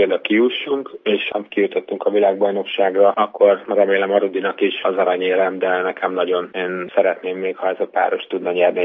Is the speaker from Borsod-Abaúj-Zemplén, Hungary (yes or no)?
no; Esztergom, Komárom-Esztergom, Hungary; mivel én esztergomi vagyok